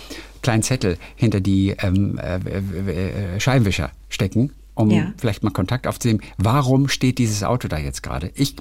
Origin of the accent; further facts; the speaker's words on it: Hafkrug, Schleswig-Holstein, Germany; Aus der Lübecker Bucht, da wo ich herkomme, aus Hafkrug.